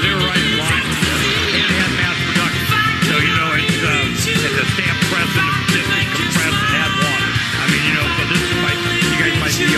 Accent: Florida, United States; now in Arizona, United States; I grew up in Florida, the black community quite a bit. Here in Arizona, not so much.

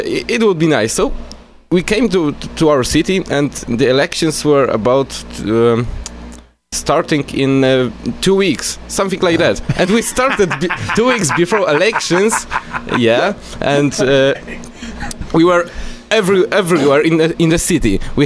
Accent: Sosnowiec, Silesian Voivodeship, Poland; English is a second language; I'm from Sosnowiec.

